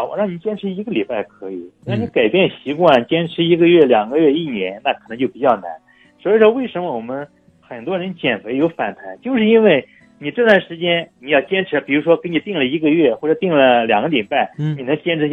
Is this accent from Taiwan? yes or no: no; China